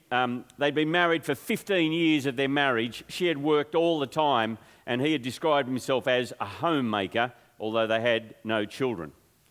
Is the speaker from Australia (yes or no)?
yes; Grafton, New South Wales, Australia; Or I grew up in Grafton, a little town up north.